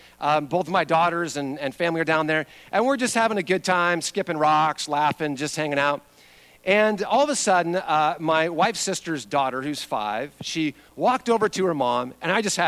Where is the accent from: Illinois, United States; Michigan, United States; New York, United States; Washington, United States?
Washington, United States; Spokane; I grew up in Spokane, Washington.